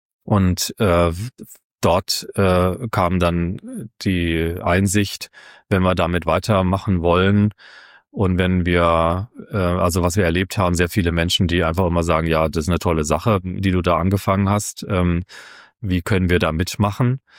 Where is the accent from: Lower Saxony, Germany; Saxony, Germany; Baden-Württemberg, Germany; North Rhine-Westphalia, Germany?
Baden-Württemberg, Germany; Wiesloch; also ich begründe es immer sozusagen mit einer Geschichte aus meiner Heimatstadt Wiesloch